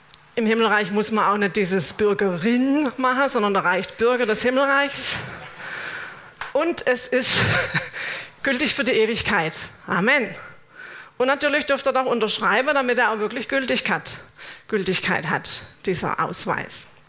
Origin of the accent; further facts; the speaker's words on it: Germany; Ja, ich bin Deutsche.